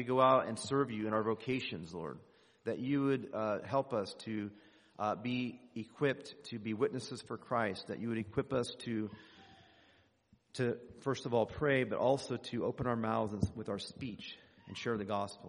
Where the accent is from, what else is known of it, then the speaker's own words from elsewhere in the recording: California, United States; now in St. Louis, United States; But subsequently, we moved from California to St. Louis, and we're in the Midwest for about 6 years. So we became Midwesterners, okay? Californians transported to the Midwest.